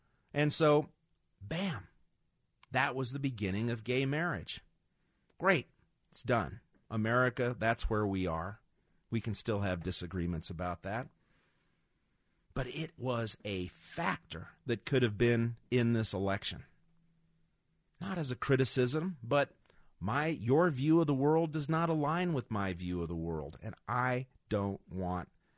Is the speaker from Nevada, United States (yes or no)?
no; Colorado, United States; my home state, my original state, my native state, Colorado.